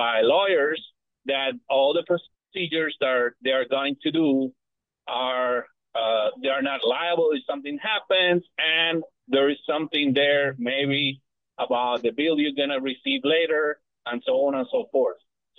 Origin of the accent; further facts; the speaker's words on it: Canada; I'm Canadian and I was there 10 years ago, a long time, and things have changed.